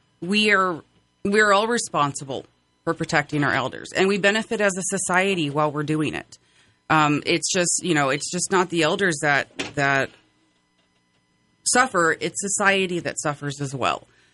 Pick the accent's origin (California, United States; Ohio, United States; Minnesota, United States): California, United States; I am born and raised in the North State.